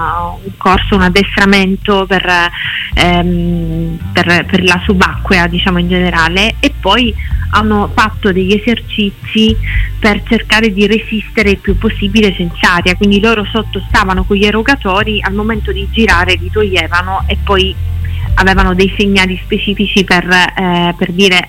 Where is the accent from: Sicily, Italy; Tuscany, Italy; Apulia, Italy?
Sicily, Italy; Syracuse; Sono di Siracusa.